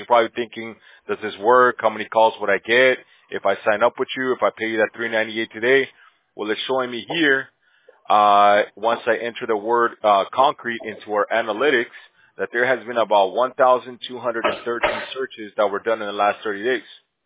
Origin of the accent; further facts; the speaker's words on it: Bolivia; Yeah, I'm from Bolivia, man. So I speak Spanish and English.